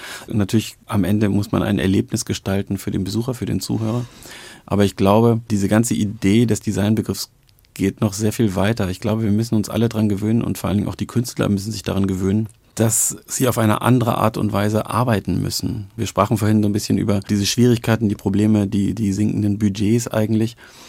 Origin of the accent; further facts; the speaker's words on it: North Sea coast, Germany; und ich bin an der Nordseeküste groß geworden